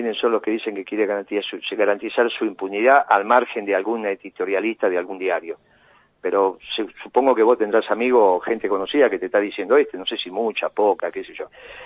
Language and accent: Spanish; Argentina